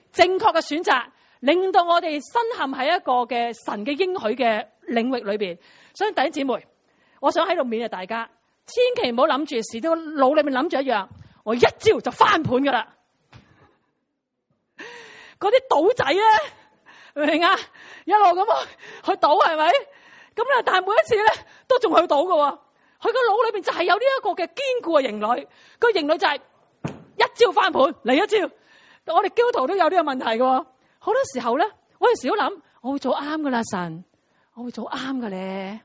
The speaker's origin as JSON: {"language": "Cantonese", "country": "China", "said": "我哋中国人有一句说话好好嘅。"}